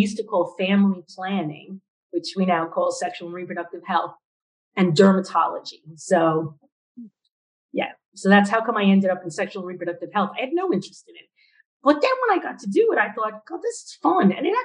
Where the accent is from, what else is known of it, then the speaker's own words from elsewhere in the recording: Long Island, New York, United States; Yeah, so I grew up in Long Island near JFK Airport.